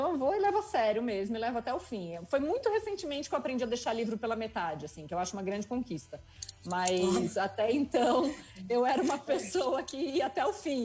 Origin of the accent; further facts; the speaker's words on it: Porto Alegre, Rio Grande do Sul, Brazil; moved away as an adult; also born or lived in Belém; now in São Paulo, Brazil; Eu nasci em Belém do Pará junto com meu irmão. E aí, a gente foi parar em Porto Alegre. Eu tinha por volta de uns 11 anos. Então, na verdade, eu passei toda a minha pré-adolescência, adolescência em Porto Alegre. Estudei lá, me formei lá, conheci o meu marido lá.